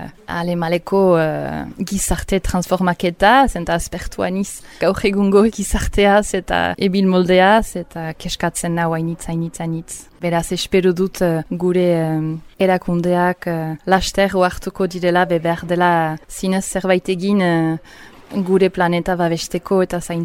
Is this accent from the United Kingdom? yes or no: yes; England, United Kingdom; born there; Basque is a second language; Sortez ingelesa naiz, beraz amak urtetan burasuekin eta izpekin jingira eletara bizitzera eta ana honditu niz, eta han frantsesa ikasi dut lehenik.